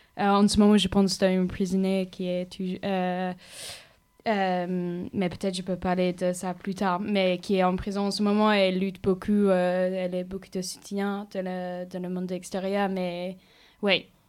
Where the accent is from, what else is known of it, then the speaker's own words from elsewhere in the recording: Ireland; French is a second language; Oui, ça m'a fait penser aussi moi je viens d'Irlande